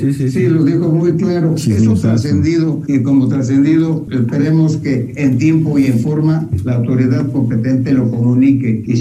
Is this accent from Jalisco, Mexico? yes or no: no; Mexico City, Mexico; soy un chilango de cepa que adora su ciudad